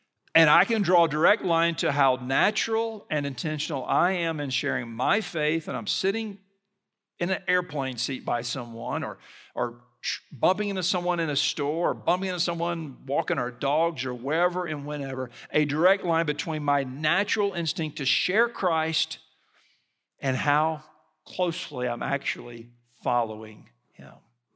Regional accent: Gulf Coast, United States; As a little boy, I grew up on the Gulf Coast, and we lived on the water.

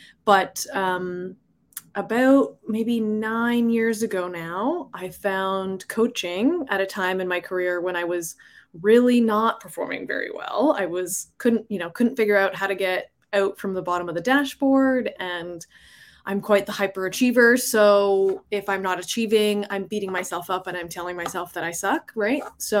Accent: Toronto, Ontario, Canada; now in Ottawa, Canada; I'm actually originally from Toronto, but I just recently moved to Ottawa.

